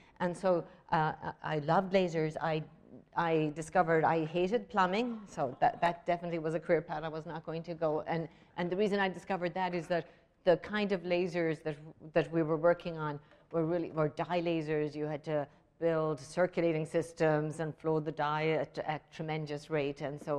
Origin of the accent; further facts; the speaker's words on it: Ireland; You know, growing up in Ireland, we were very excited by poetry